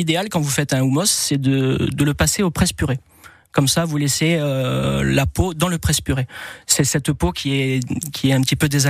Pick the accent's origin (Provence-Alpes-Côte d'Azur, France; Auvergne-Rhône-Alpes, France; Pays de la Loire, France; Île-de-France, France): Île-de-France, France; Paris; born there; moved away as an adult; Non, je suis né à Paris et on est arrivé en 1996 avec mon épouse.